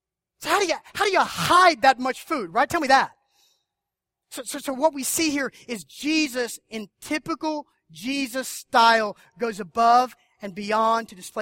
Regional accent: Warner Robins, Georgia, United States; I'm a 9-year-old kid growing up in Warner Robins, Georgia, single-parent home, my mom raising me and my sister.

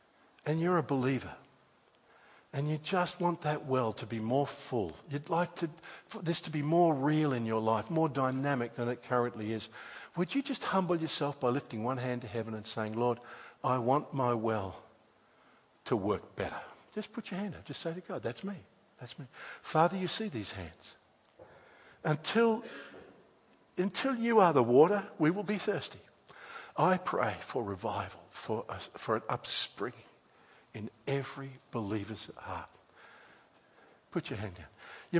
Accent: Australia; Your spiritual life, I know, I'm Australian, I'm not spiritual.

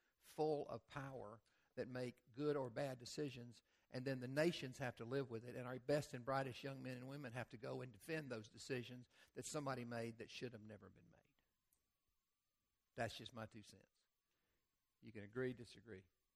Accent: United States; Sometimes I want to go around the world and say, I'm an American.

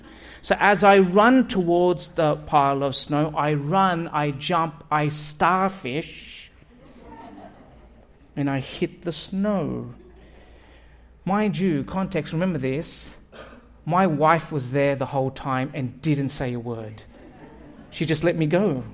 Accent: Australia; now in Canada; I was born and raised in Australia. I married a Calgarian. But as an Australian, we knew nothing about snow. There's no snow.

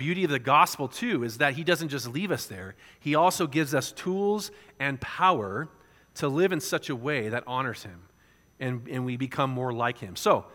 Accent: San Diego, California, United States; And I'm from San Diego, so that's even worse.

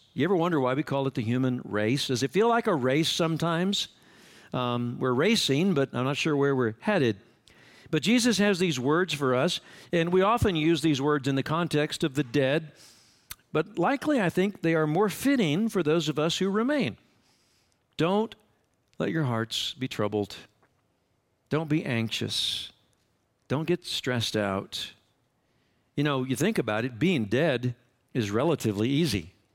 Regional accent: Amarillo, Texas, United States; I was born here in Amarillo. I have spent probably 55-something of my almost 65 years here in this town. It is, to me, home.

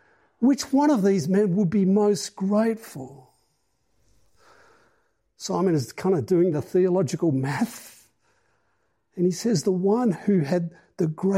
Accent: Tasmania, Australia; Like I grew up in Tasmania.

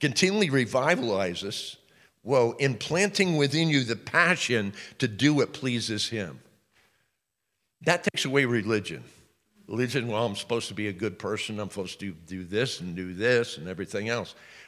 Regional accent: United States; Like, as an American, I have no clue what that means, you know, because we don't like to tremble at anything.

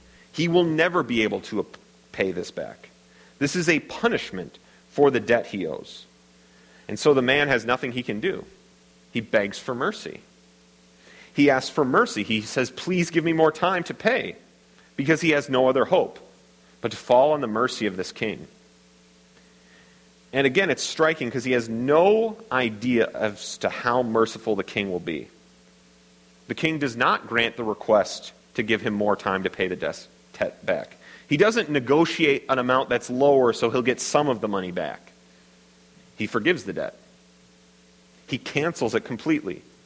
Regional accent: Midwest, United States; what often happens in the Midwest, I'm from the Midwest, sorry, I mean no offense

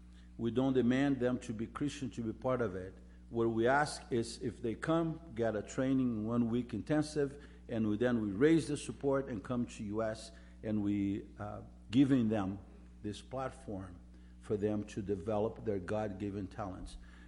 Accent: Brazil; I'm originally from Brazil, my wife's from Portugal

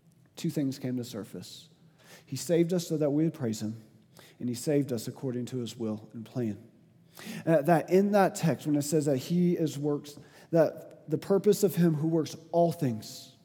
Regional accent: Florida, United States; now in Utah, United States; Now, I came from Florida, and our grass was just green all the time. You know why? Because we had rain every single day. I moved to Utah

